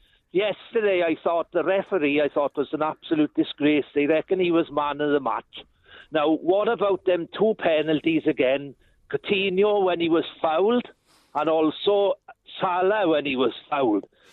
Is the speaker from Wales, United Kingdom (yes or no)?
yes; Aberdulais, Wales, United Kingdom; From Aberdillis.